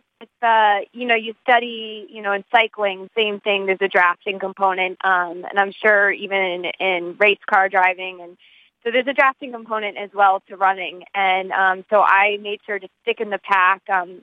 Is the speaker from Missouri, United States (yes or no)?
no; Boston, Massachusetts, United States; I'm from Boston, and I would watch the Boston Marathon